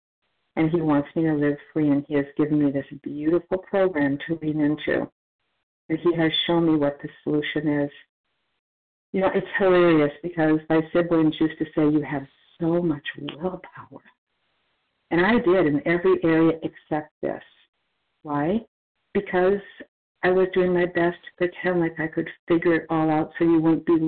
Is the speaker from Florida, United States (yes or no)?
yes; Florida, United States; from Florida, a real compulsive overeater.